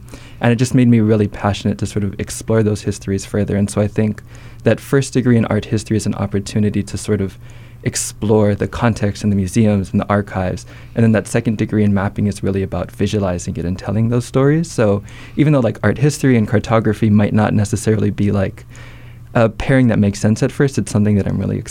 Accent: Hawaii, United States; moved away; Yeah, so I think just like growing up in Hawaii, there's so many cultural experiences that we have that I feel like I didn't really internalize until I left Hawaii.

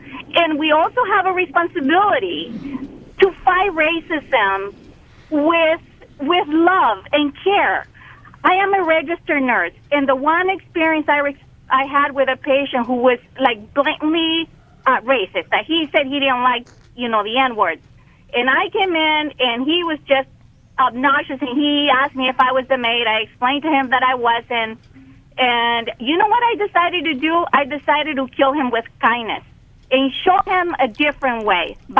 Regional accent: El Salvador; English is a second language; moved away as an adult; now in United States; Because I am Hispanic. I'm an immigrant from El Salvador. I came to this country with great education from El Salvador and no English.

